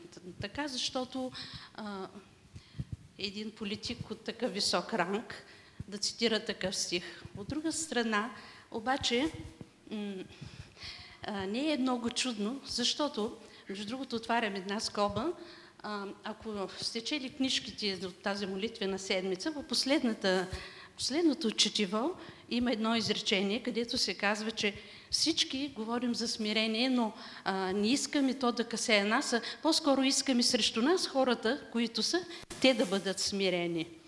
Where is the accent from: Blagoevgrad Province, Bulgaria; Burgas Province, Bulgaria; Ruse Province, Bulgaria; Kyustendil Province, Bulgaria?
Burgas Province, Bulgaria; Значи аз съм от Бургаския край